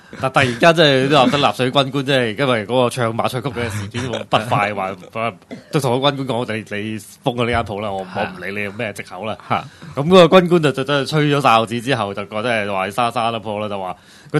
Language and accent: Cantonese; Hong Kong; 对于我哋啲土生土长嘅香港人嚟讲，即系香港嘅华人嚟讲